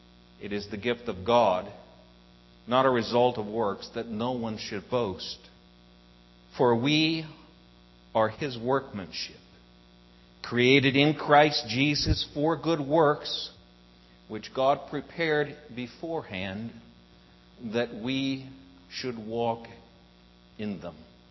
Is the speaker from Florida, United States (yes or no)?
no; Portland, Oregon, United States; also born or lived in Montana; Well, I grew up in Portland. Started out in Montana, but by the first grade, I ended up in Portland. And we lived a few miles from downtown Portland.